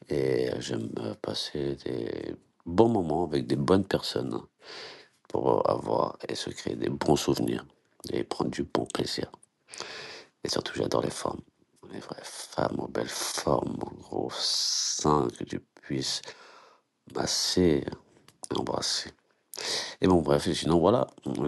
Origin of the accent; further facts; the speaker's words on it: Rueil-Malmaison, Île-de-France, France; enchanté. Je suis de l'Île-de-France, la région parisienne de Rueil-Malmaison.